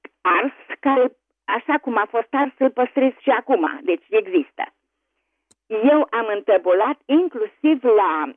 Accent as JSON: {"language": "Romanian", "town": "Cluj-Napoca", "region": "Cluj County", "country": "Romania", "said": "și vă sunt din Cluj."}